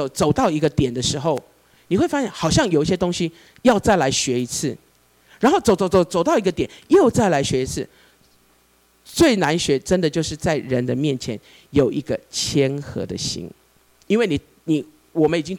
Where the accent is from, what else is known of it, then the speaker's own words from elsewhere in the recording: Hong Kong; now in Taichung, Taiwan; 我从香港来到台中以后